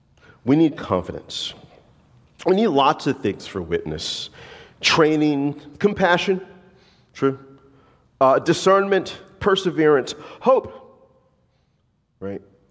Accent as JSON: {"language": "English", "region": "the South", "country": "United States", "said": "I've never played lacrosse in my entire life. I'm from the South."}